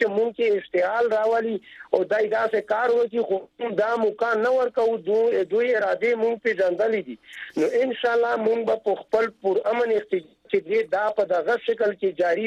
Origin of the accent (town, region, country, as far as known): Khyber Pakhtunkhwa, Pakistan; now in Peshawar, Pakistan